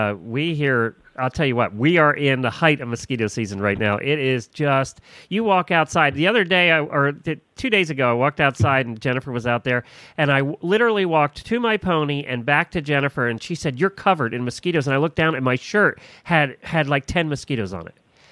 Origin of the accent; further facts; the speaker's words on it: Ocala, Florida, United States; from Ocala, Florida.